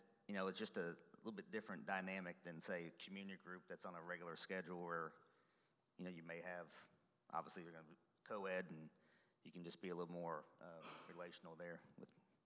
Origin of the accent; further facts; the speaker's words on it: Arkansas, United States; I grew up in Arkansas. I have obviously some buddies from high school.